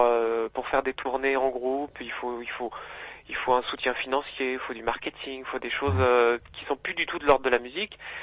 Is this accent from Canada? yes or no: no; south of France, France; also born or lived in Versailles; je ne suis pas Versaillais. C'est un bruit qui court, mais c'est pas vrai. Je suis né à Versailles, mais j'ai grandi dans le sud de la France.